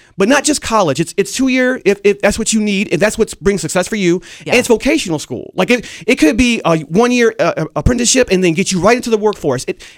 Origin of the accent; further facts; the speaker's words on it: Rochester, New York, United States; So growing up in Rochester and going to RCSD and knowing the challenges I faced personally as a young man